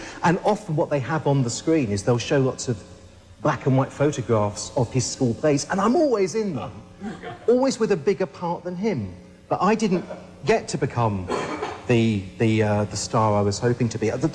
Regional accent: United Kingdom; now in United States; for me, as a British person suddenly in America, is what I imagine all of America's like anyway.

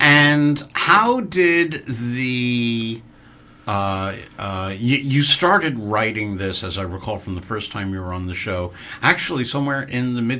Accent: New York, United States; And this is a movie I cannot bear to watch, being a New Yorker.

